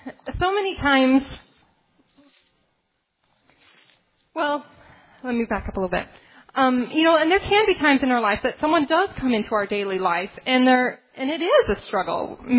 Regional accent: United States; And I said, I'm American.

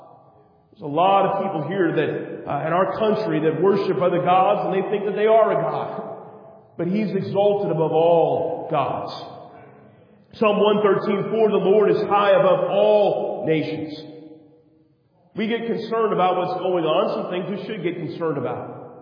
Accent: California, United States; Now, I grew up here in California. That's a hill. That's not a mountain.

